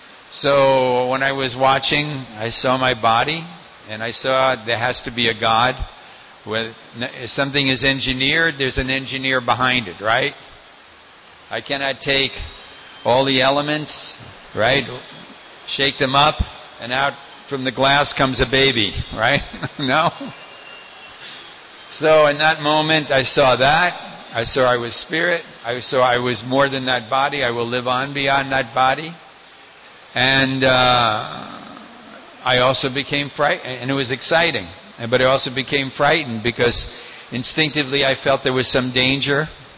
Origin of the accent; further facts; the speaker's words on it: New York, United States; I was from New York. I was a bit cynical about so many cheaters in so many ways.